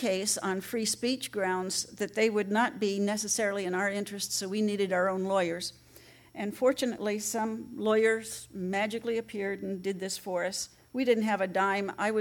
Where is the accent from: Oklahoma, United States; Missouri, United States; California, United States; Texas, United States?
California, United States; Los Angeles; But I am born and raised in Los Angeles several generations